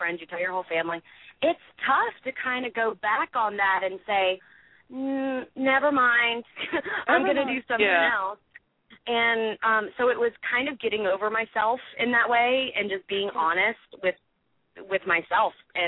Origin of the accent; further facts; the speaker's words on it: Alabama, United States; now in Los Angeles, United States; Well, I grew up in Alabama. I lived there for 22 years. I had an awesome upbringing, very supportive parents.